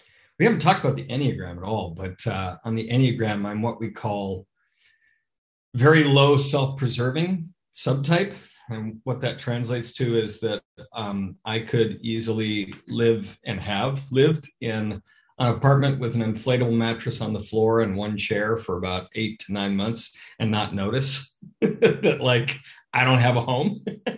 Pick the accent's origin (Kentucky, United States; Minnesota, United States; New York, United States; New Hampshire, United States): Minnesota, United States; Minneapolis; I grew up in Minnesota